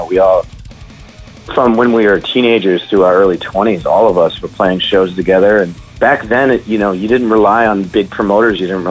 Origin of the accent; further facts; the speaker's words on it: New England, United States; just Worcester in general has always been a birthplace of like hardcore and metal for all of us growing up in the New England area.